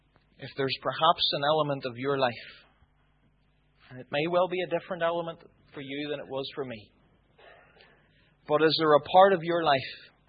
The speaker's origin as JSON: {"language": "English", "region": "Northern Ireland", "country": "United Kingdom", "tie": "born or raised there", "said": "as a Protestant growing up in Northern Ireland"}